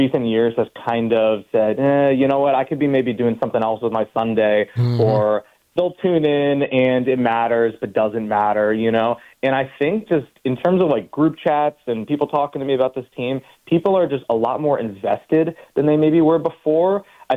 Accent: Annandale, Virginia, United States; I'm from the D.C. area. I grew up in Annandale, Virginia, and I grew up a D.C. sports fan, especially of this team.

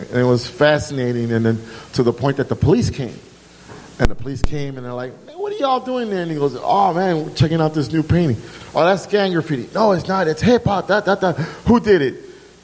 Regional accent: Chicago, Illinois, United States; Okay, I was born in Humboldt Park.

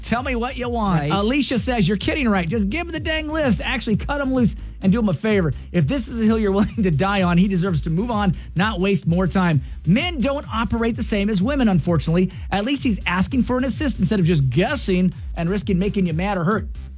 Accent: Washington, United States; So where I lived, back where I grew up on the Grand Ronde River, we were near Field Springs State Park.

